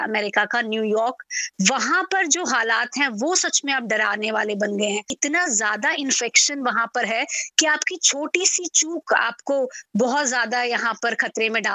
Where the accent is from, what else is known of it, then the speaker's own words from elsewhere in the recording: Meerut, Uttar Pradesh, India; moved away as an adult; also born or lived in Noida; now in Louisville, United States; میں میرٹھ سے ہوں، بیسیکلی بلانگ کرتی ہوں، لیکن میں نوئیڈا میں جاب کے لیے آئی تھی اور قریب 10 سال میں نے زی میڈیا میں وہاں پر ایز اے پرنسپل کورسپونڈنٹ کام کیا ہے، اور 2 سال پہلے ہی ہم لوگ امریکہ کے لوئیول میں شفٹ ہوئے ہیں، کینٹکی اسٹیٹ ہے یہاں پر۔